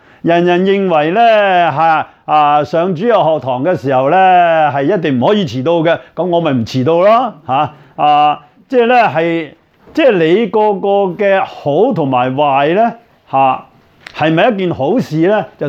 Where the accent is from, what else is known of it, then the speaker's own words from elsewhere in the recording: China; 我哋中國人咧就最興呢樣嘢啦，係嘛？